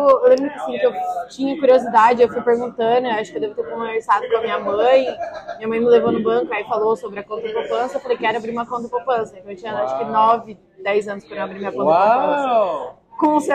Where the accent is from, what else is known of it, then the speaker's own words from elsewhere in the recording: São Paulo, Brazil; aí eu sou de São Paulo, mas eu já, como eu já tinha essa coisa de querer morar fora, ir pra fora do país